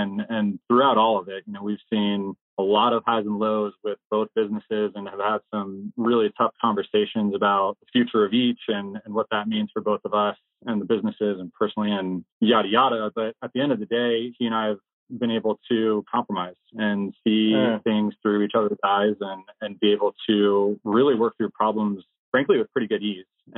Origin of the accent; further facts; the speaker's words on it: Aspen, Colorado, United States; So fast forward from growing up in Aspen, going through high school there, I was finishing up school at Colorado State University